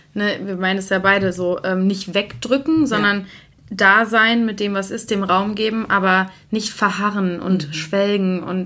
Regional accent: Essen, North Rhine-Westphalia, Germany; Ich bin in Essen aufgewachsen, ja, deswegen war ich ständig dort.

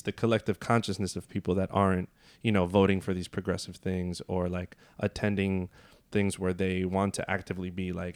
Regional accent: Bronx, New York, United States; also born or lived in Yonkers / Mount Vernon; I was born in the Bronx, raised there for a little bit, and then I kind of hopped around a lot because my mother worked in the public schools, but in Westchester.

